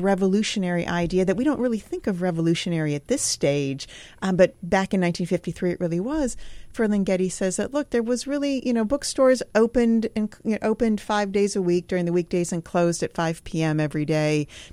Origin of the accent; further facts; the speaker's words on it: Denver, Colorado, United States; I come from Denver, and so of course I've known about Neal Cassady for quite some time.